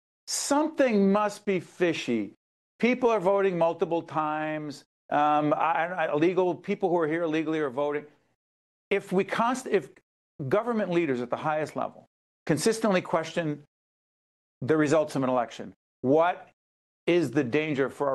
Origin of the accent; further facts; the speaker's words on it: Newark, New Jersey, United States; You know, growing up, I grew up in Newark, New Jersey. My family was very involved in local civic and political affairs.